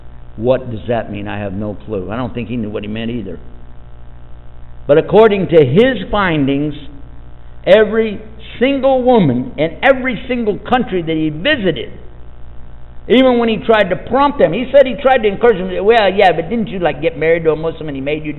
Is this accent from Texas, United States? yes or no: yes; Texas, United States; I'm from Texas, it's real easy to say you know, don't mess with Texas.